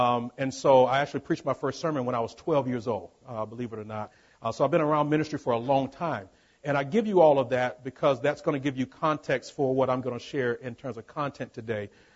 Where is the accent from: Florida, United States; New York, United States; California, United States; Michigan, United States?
Florida, United States; I'm originally from Florida, right here in the state of Florida, up near Jacksonville.